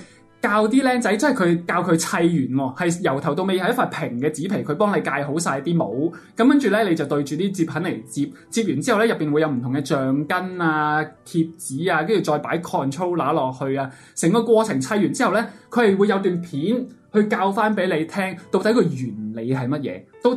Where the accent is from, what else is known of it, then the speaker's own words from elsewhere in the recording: Hong Kong; 我作为一个香港人，一定唔会买嘅原因咧